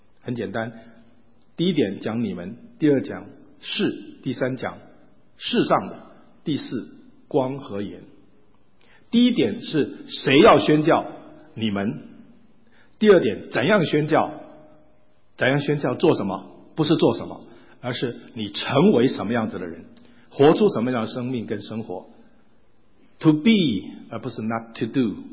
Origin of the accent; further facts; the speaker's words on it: China; 这个虚心不只是我们中国人讲到谦虚的意思